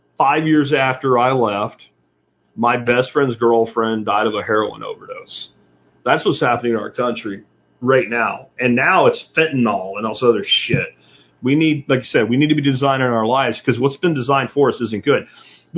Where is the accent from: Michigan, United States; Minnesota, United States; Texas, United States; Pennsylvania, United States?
Pennsylvania, United States; Pottsville; that my hometown is at the top of the list for shit like that. I've been told you can't walk down Main Street in Pottsville now without walking by two or three people dealing heroin.